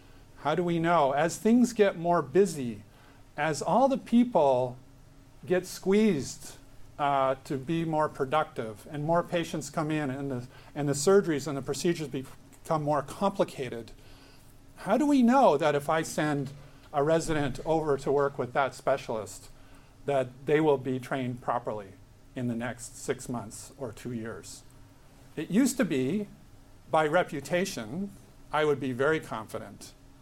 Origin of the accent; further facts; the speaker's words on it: Ontario, Canada; born there; also born or lived in Toronto, Canada; So I was born in Canada, like I said. So of course I lived in Toronto for 23 years